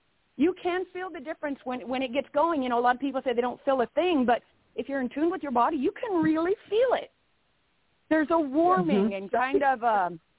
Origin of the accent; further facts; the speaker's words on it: Walla Walla, Washington, United States; I'm from Walla Walla, Washington, not too far from Sue.